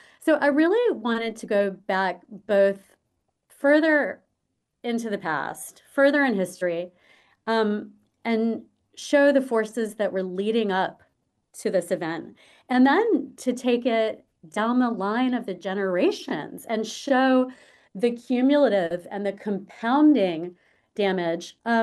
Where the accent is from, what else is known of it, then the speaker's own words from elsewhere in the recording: Wilmington, North Carolina, United States; fear and secrecy around it that was happening when I was growing up in Wilmington.